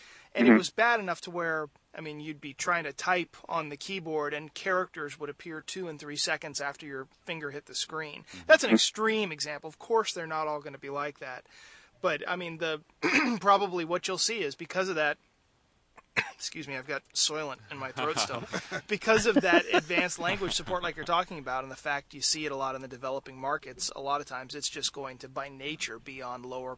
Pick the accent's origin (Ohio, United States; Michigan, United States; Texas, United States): Texas, United States; Houston; born there; Yeah, you know, I live in Houston. I was born in Houston.